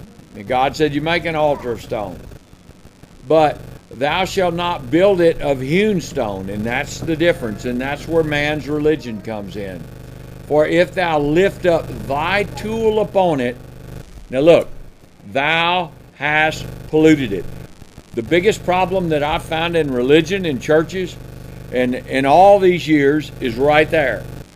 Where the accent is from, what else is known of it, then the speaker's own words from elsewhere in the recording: Houston, Texas, United States; As a boy, a young man, I went to baseball games. I grew up in Houston